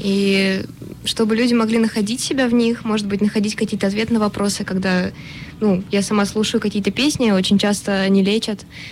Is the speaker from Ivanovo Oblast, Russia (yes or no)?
no; Syzran, Samara Oblast, Russia; Я просто из Сызрани, это рядом совсем.